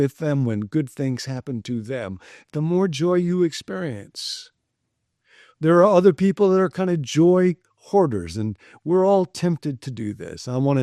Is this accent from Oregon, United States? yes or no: no; Rockford, Illinois, United States; I grew up in Rockford, Illinois, and if you looked at the phone book back in Rockford